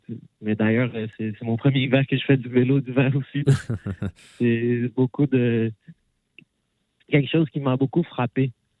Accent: Recife, Pernambuco, Brazil; moi, je viens de Recife. Recife, c'est une ville au Brésil. On en reste, donc proche de la plage. J'étais beaucoup à la plage. C'est plus haut, donc proche de l'équateur.

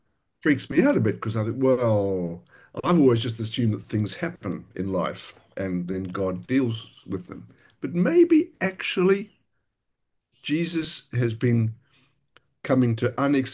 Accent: Australia; accent: Australian; That's just my Australian accent, but the if word, Catherine.

